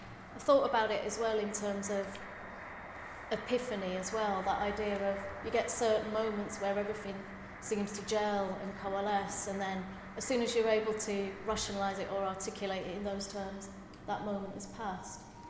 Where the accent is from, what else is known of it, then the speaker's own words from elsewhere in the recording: Halifax, Yorkshire and the Humber, United Kingdom; born there; I was born in West Yorkshire, in Halifax